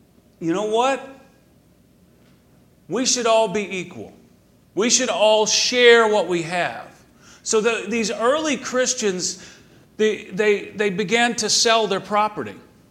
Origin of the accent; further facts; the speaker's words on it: Texas, United States; that I didn't have the same value system that maybe he had, the rural part of being a Texan that he knew, that I was one of them.